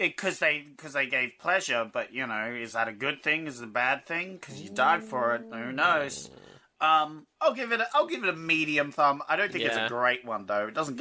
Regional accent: Canada; Because I'm Canadian Zach.

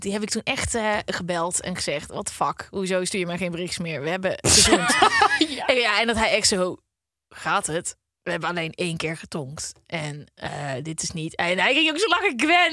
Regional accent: Uden, North Brabant, Netherlands; also born or lived in The Hague; now in Amsterdam, Netherlands; Ik weet nog wel dat ik kwam uit Uden naar Den Haag.

